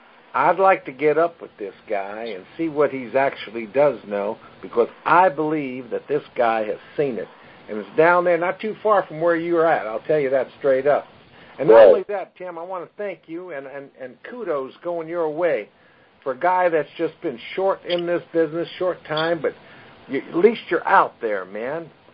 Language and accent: English; Brooklyn, New York, United States; I was a guy from Brooklyn. The only green thing that I knew was a park.